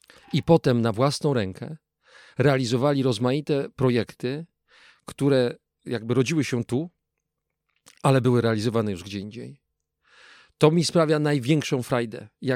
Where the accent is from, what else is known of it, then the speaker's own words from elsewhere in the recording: Kraków, Lesser Poland, Poland; Nawet nie dlatego, że jestem stąd i mi to spowszedniało.